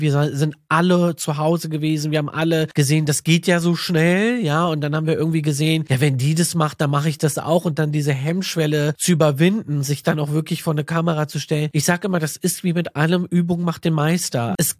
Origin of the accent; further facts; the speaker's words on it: Düsseldorf, North Rhine-Westphalia, Germany; also ich komme aus Düsseldorf, ich habe in Köln studiert